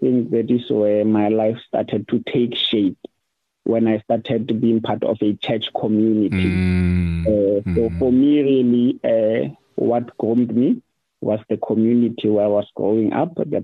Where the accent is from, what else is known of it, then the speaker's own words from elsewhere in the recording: Mafikeng, North West, South Africa; I grew up in Northwest, in a town, Mafikeng.